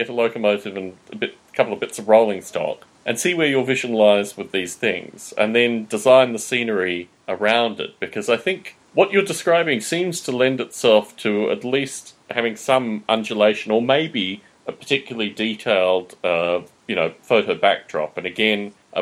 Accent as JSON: {"language": "English", "country": "Australia", "also_born_or_lived": "United Kingdom", "lives_now": "United States", "said": "aside from being Australian and now living in the US, I spent 4 years in the UK, and it was, my wife as well, it was some of the nicest time we've spent anywhere."}